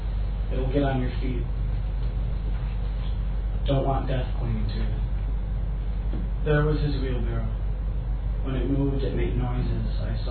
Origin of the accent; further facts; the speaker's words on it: United States; I'm an American, obviously, and I've been living in Dublin for the past couple months, taking a semester of Trinity